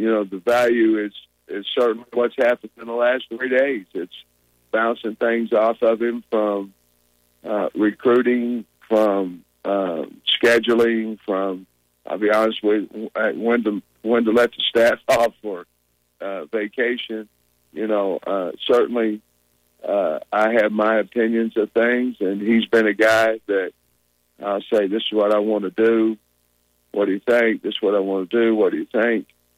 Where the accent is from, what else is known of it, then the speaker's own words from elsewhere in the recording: Grove, Oklahoma, United States; You know, we're both from Oklahoma. I know he's from Ada, and I'm from Grove.